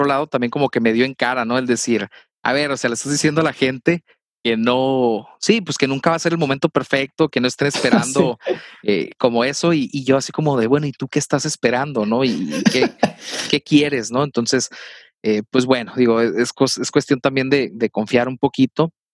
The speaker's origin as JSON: {"language": "Spanish", "town": "Hermosillo", "region": "Sonora", "country": "Mexico", "accent": "northern Mexican", "said": "Yo soy de Hermosillo, Sonora. Curiosamente, los dos somos del norte, así que si de repente notan algo raro en el acento, pues es por eso, ¿no? Tiene mucho que ver con eso y como que este es hablar golpeado que tenemos a veces."}